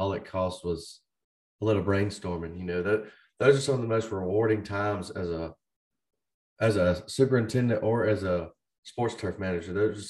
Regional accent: Hampstead, North Carolina, United States; I grew up in Hampstead, not far from where you are right now. Went to Topsail Elementary and Topsail Middle School

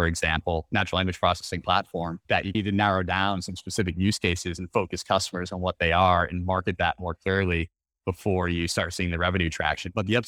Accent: Boston, Massachusetts, United States; So I grew up in the Boston area, did my undergrad at Brandeis, played baseball there

